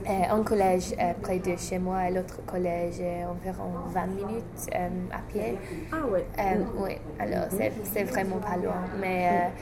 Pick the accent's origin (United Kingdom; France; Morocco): United Kingdom; England; French is a second language; parce que bien sûr, je suis anglaise